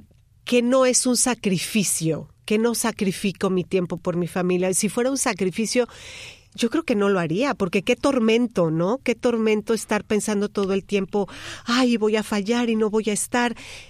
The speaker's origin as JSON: {"language": "Spanish", "region": "Puebla", "country": "Mexico", "tie": "born or raised there", "also_born_or_lived": "Mexico City", "said": "Yo soy chilanga banda, como decimos en México. Yo soy del DF. Nací en Ciudad de México y crecí en la ciudad de Puebla."}